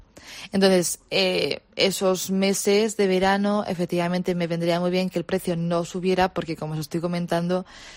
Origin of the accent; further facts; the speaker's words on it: Zaragoza, Aragon, Spain; moved away as an adult; now in Madrid, Spain; Yo soy de Zaragoza, vine a Madrid por el tema de que tenía que estudiar un máster.